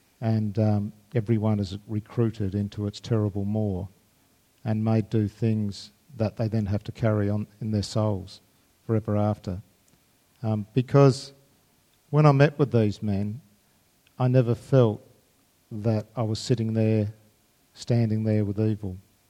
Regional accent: Australia; I'm Australian, we're a bit lazy, I just make it up.

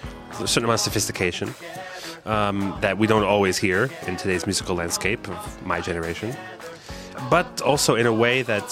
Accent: Canada; And you know, I grew up in Canada, so I know how to speak French.

